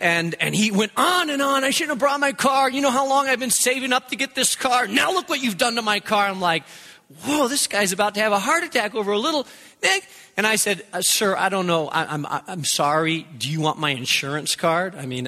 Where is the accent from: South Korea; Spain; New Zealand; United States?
Spain; I grew up in Spain. I like strong coffee.